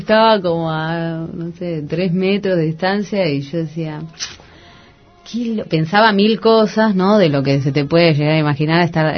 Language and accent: Spanish; Barracas, Buenos Aires Province, Argentina; y yo, además de todo esto, soy de Barracas.